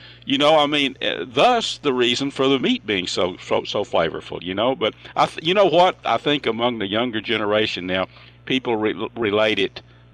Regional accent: Texas, United States; I grew up in Red River County, which is northeast Texas, Joe.

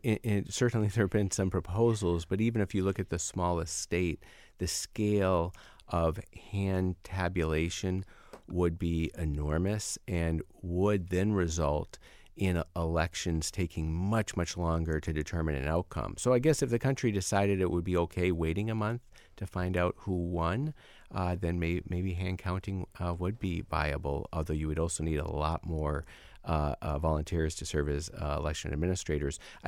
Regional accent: Iowa, United States; I'm from Iowa. I'm a visiting professor at Ohio State this fall, but I'm originally from Iowa.

